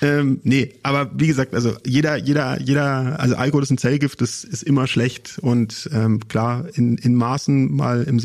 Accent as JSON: {"language": "German", "town": "Munich", "region": "Bavaria", "country": "Germany", "said": "ich komme ja aus München"}